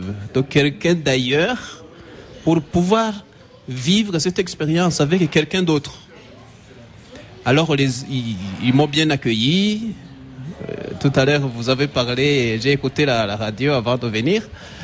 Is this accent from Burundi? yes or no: yes; Burundi; je me préparais à des assemblées comme chez nous au Burundi.